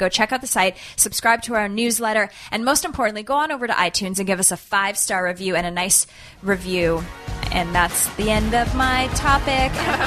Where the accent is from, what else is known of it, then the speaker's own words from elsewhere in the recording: Canada; It was only in Canada. It was I grew up in Canada.